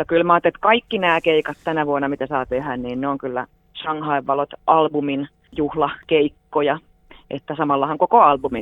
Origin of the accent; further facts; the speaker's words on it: Vaasa, Ostrobothnia, Finland; moved away as an adult; also born or lived in Jyväskylä; now in Sipoo, Finland; Vaasastahan mä oon lähtöisin, mutta sitten lähdin opiskelemaan Jyväskylään ja sitten mutkan kautta tänne Sipooseen.